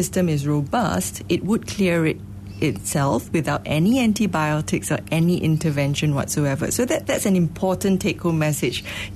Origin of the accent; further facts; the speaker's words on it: Malaysia; And I think as a Malaysian